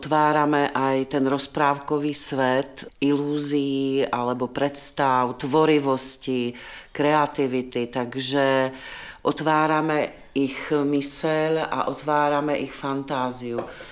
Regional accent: Prešov, Prešov Region, Slovakia; now in Prague, Czech Republic; Pôvodom som zo Slovenska, z východného Slovenska. Narodila som sa v Prešove. Život ma posunul ďalej a dostala som sa do Prahy na divadelnú akadémiu. Takže tým pádom som potom zostala v Prahe.

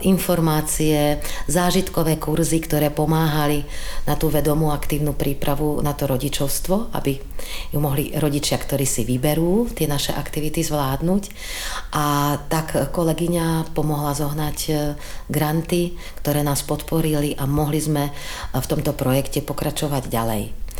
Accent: Bratislava, Bratislava Region, Slovakia; born there; ja som sa narodila v Československu, na Slovensku v Bratislave.

